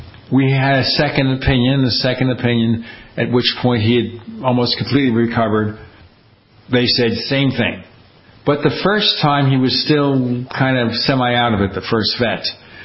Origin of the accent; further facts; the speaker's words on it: Brooklyn, New York, United States; By the way, I grew up in Brooklyn.